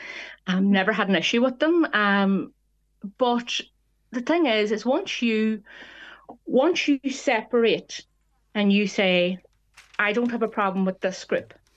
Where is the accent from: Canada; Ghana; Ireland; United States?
Ireland; And that doesn't mean that I can't be comfortable being Irish. That doesn't mean that somebody, see, I'm not threatened by losing my Irishness by somebody else living down the street from me.